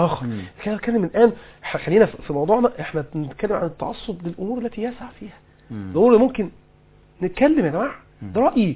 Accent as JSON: {"language": "Arabic", "country": "Egypt", "said": "أنا بحب المصريين، أنا مصري بحب المصريين"}